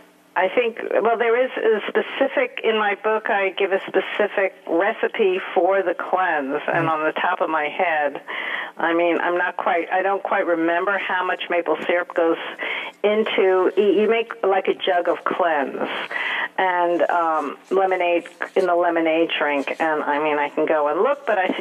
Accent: New York, United States; as a New Yorker, I thought, wow, that's really cold.

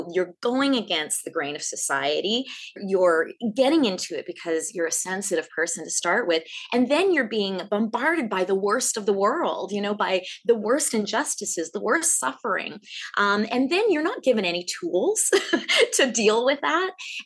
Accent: Brandon, Manitoba, Canada; now in Toronto, Canada; geographically, I come from the Wheat City, Brandon, Manitoba. That's where I was born and raised. I'm now based in Toronto.

